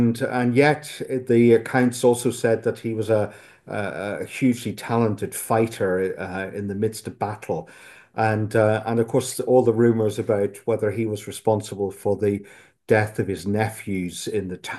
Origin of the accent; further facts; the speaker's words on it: Enniskillen, Northern Ireland, United Kingdom; I'm Irish, grew up in Northern Ireland in a little town called Enniskillen, which is in the northwest of Ireland, about 100 miles west of Belfast.